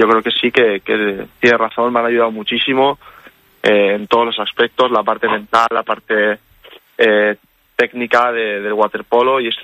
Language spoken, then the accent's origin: Spanish; Catalonia, Spain; yo, por ejemplo, no soy vasco, soy catalán. Todo el mundo me pregunta que si soy vasco, pero no, soy